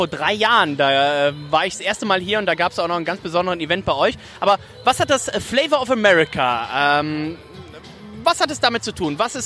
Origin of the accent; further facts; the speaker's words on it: Leverkusen, North Rhine-Westphalia, Germany; wir kommen eigentlich aus der gleichen Gegend. Also wir sind quasi im gleichen Sandkasten groß geworden in Leverkusen.